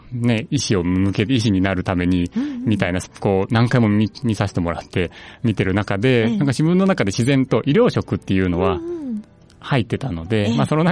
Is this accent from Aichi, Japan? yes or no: yes; Anjo, Aichi, Japan; 安城市の方で、まあ、デンパークの近くのちょっと、ええ、田んぼの多いところでございます。